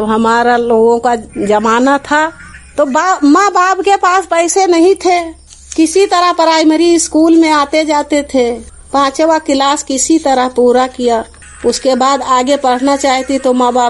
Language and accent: Hindi; Hajurpur, Uttar Pradesh, India; हजूरपुर के।